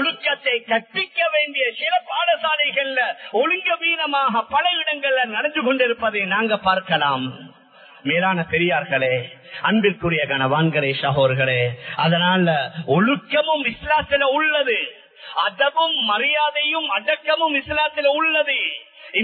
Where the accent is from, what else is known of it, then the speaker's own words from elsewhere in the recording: Sri Lanka; எங்கட ஸ்ரீலங்கன்ஸாக இருக்கலாம், நான் ஸ்ரீலங்கன்ஸாக இருக்கலாம்